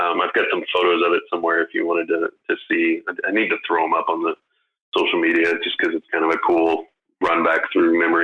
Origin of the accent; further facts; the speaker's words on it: Midwest, United States; they weren't the toys out here on the West Coast like they were growing up in the Midwest.